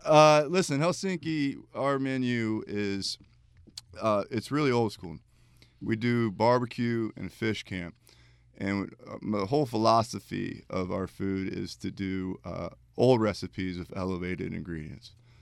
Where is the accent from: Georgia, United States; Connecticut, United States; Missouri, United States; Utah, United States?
Georgia, United States; also born or lived in North Carolina; No, I grew up in Georgia and North Carolina.